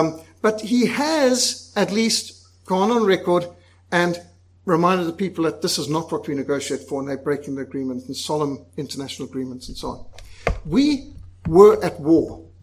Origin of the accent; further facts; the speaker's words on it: Zimbabwe; When I was brought up in Rhodesia